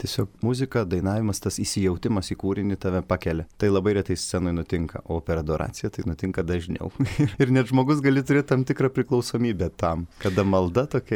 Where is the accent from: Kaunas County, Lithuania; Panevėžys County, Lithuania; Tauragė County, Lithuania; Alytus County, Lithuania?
Tauragė County, Lithuania; Tauragė; aš augau Tauragėje.